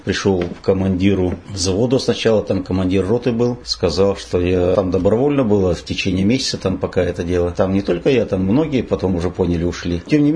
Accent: Tyumen Oblast, Russia; Да, Сладковский район – это не только родина, это вся жизнь здесь прошла. Родился в Минжинском совхозе, это был 1953 год.

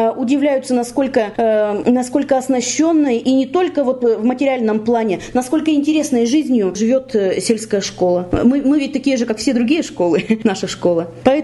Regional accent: Tyumen Oblast, Russia; Тюменская область для меня – это моя малая родина.

